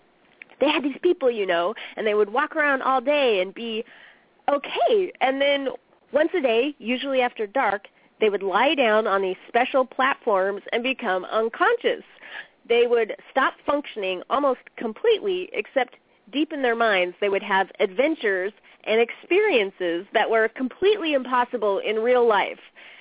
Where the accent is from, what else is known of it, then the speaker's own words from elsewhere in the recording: Bakersfield, California, United States; I grew up in Bakersfield where it's like 10 million degrees 6 months out of the year. It's so hot there.